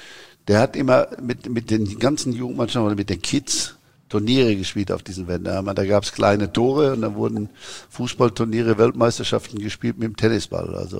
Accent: Pelkum, North Rhine-Westphalia, Germany; wo ich da aufgewachsen bin in Pölten. Das war ungefähr von Hamm. Hamm ist ja eine Großstadt gewesen, ist ja Großstadt eigentlich. Und Pölten war jetzt 7 Kilometer, 8 Kilometer entfernt.

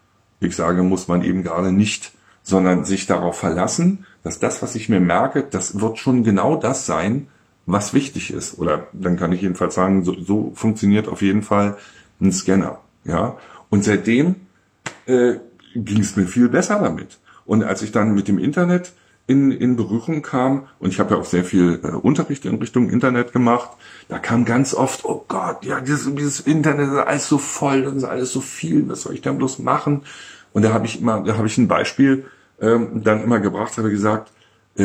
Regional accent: Berlin, Germany; Ich bin also in West-Berlin zur Schule gegangen

